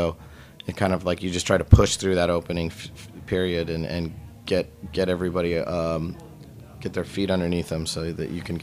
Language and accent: English; California, United States; I grew up in Northern California.